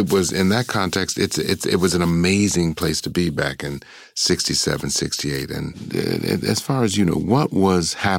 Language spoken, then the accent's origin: English; Detroit, Michigan, United States; You know, I'm from Detroit. I was a 7-year-old at the time. I remember the tanks rolling down our street